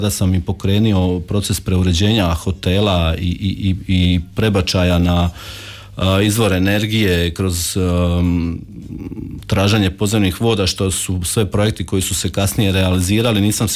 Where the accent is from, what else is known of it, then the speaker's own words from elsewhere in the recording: Sinj, Split-Dalmatia County, Croatia; ja sam se iz Zagreba opet vratio doma u Sinj te počeo raditi u svojoj firmi u kojoj sam suvlasnik